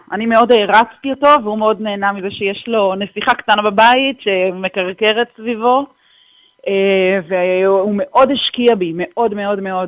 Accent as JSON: {"language": "Hebrew", "town": "Nir Yitzhak", "region": "Southern District", "country": "Israel", "said": "אנחנו מקיבוץ במועצה אזורית אשכול, מקיבוץ ניר יצחק"}